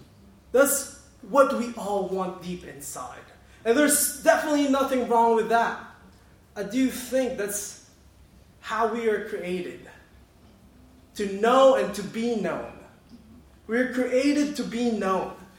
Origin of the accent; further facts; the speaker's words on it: United States; accent: American; I know, right? I thought I was getting away with my British, but it wasn't.